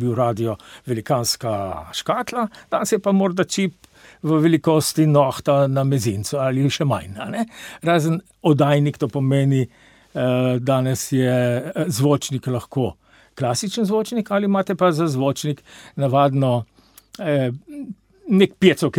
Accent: Sevnica, Lower Sava, Slovenia; sam izhajam ne iz mesta Ljubljane, ampak iz nekega manjšega podeželskega mesta, a ne? Rojen sem drugač bil iz Sevnice.

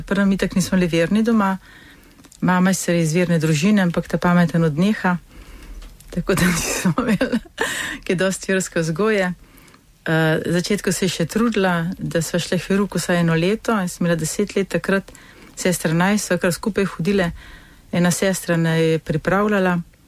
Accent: Radovljica, Upper Carniola, Slovenia; Doma sem iz Radovljice. Imam zelo lepe spomine. Smo živeli takem majhnem stanovanju.

